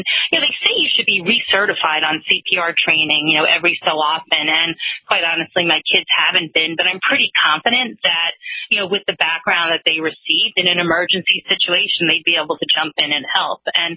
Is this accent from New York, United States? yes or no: yes; New York, United States; now in Pennsylvania, United States; because in 10th grade, you know, I was originally from New York.